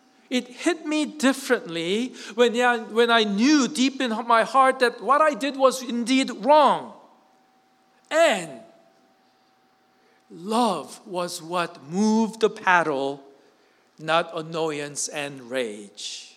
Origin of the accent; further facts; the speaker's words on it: South Korea; I grew up in Korea and I grew up getting spanked.